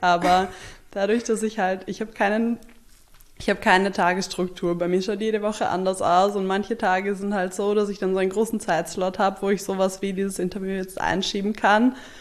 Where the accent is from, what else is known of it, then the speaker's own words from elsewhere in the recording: Hamburg, Germany; Ja, genau. Ich bin aus Hamburg.